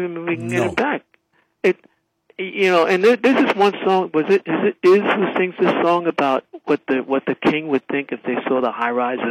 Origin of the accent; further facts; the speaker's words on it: Manhattan, New York, United States; now in Honolulu, United States; I'm from Manhattan. I was born in the East Side, Upper East Side. I was raised in Midtown, and I first came here in 1971.